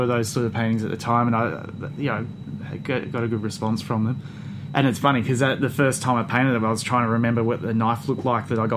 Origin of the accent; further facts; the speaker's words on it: Australia; I'm an artist from Australia. I'm traveling the world